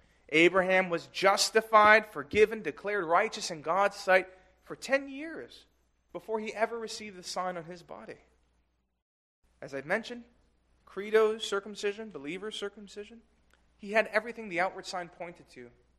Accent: New York City, New York, United States; Now, this is personal for me because I grew up in New York City.

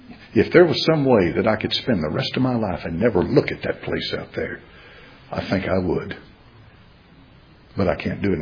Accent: United States; born there; I'm an American. You know, I was born here in this nation.

